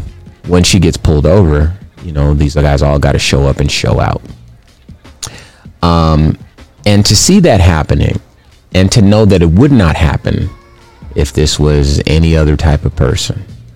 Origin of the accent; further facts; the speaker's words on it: Compton, California, United States; So I'm from Compton, okay?